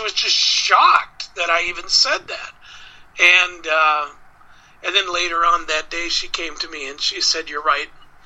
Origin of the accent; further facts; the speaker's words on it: Bemidji, Minnesota, United States; That's what they did in Bemidji. I was from Bemidji, Minnesota. Maybe things are different up there because we're northern. We're northern people, darn it.